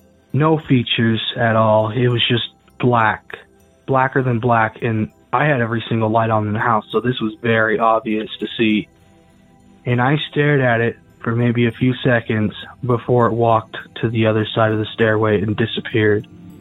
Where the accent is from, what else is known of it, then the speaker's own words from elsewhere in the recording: Manti, Utah, United States; I'm from Utah. So this call happened back in the house I grew up in when I was younger, the house I spent 21 years of my life in. I'm in a town in about the center of Utah called Manti.